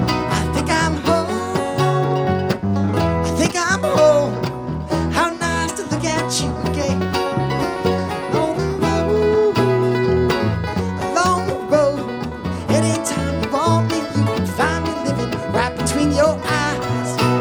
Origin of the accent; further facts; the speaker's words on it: California, United States; And I wrote this tune on the top of a mountain in my hometown, a mountain called Mount Tamalpais. And it's just north of San Francisco in California.